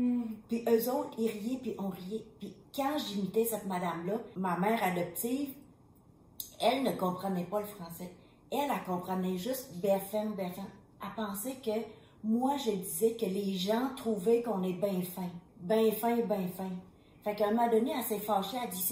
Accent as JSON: {"language": "French", "country": "Vietnam", "tie": "born or raised there", "moved": "yes", "lives_now": "Canada", "said": "puis on est arrivé au Canada, ça faisait pas longtemps au début. Et puis... Moi, quand j'étais jeune au Vietnam, là, j'imitais plein de monde."}